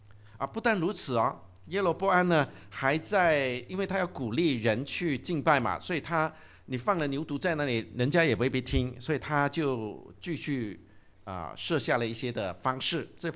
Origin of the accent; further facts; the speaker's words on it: China; 我们中国人8月15号是什么？中秋刚刚过去哈